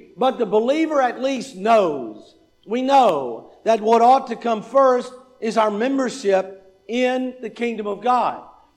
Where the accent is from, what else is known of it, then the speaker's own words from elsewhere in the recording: United States; I'm a member of a certain political party. I'm an American.